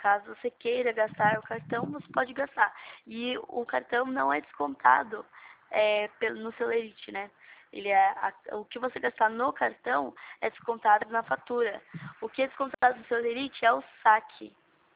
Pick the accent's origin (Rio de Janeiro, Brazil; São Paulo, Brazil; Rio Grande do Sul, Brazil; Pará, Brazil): São Paulo, Brazil; São José; É que eu sou de São José, São Paulo.